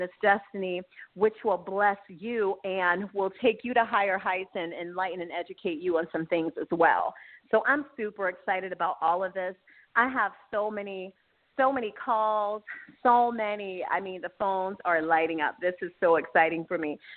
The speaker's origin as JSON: {"language": "English", "town": "Aliquippa", "region": "Pennsylvania", "country": "United States", "tie": "born or raised there", "said": "he is from my hometown of Aliquippa, Pennsylvania."}